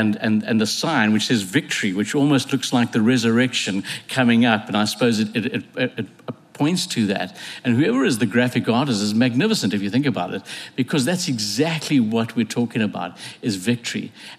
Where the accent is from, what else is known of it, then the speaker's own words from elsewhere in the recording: Bulawayo, Zimbabwe; accent: English; also born or lived in Zambia; I grew up in Zimbabwe, which was called Rhodesia historically. I was born in Zambia, which was then Northern Rhodesia. And so I kind of grew up there, and I grew up in a city called Bulawayo. That was where I kind of picked up my English accent.